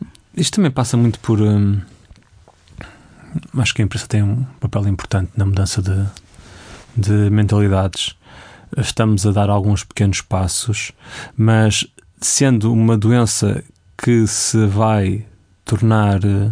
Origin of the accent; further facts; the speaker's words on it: Espinho, Norte, Portugal; Espinho, com muito orgulho.